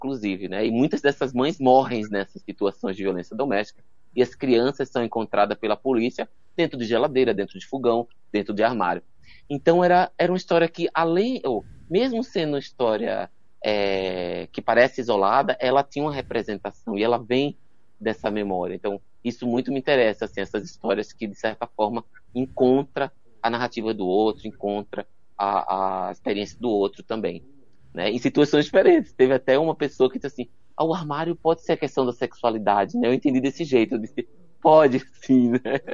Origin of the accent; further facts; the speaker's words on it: Pernambuco, Brazil; moved away as an adult; Antes de vir para cá, eu saí de Pernambuco em 2000, mas antes eu trabalhava com comunidades da periferia, comunidades, eu era da periferia, né?